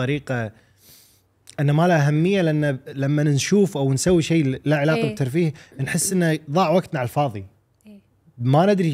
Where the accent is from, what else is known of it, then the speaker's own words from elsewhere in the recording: Kuwait; حتى لهجتنا إحنا يعني بالكويت ما نعرفت إلا من أعمالنا